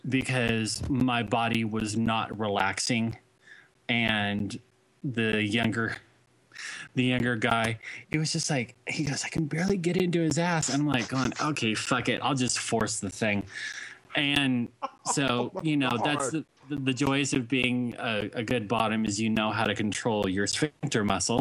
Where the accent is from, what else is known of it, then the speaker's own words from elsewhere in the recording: Rancho Cucamonga, California, United States; He grew up in Upland and I grew up in Rancho.